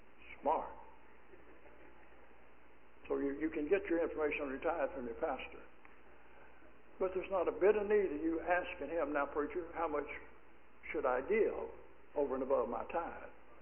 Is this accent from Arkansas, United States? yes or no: yes; Arkansas, United States; born there; Now, I was born in Arkansas. Holy applause. I'm born in Arkansas.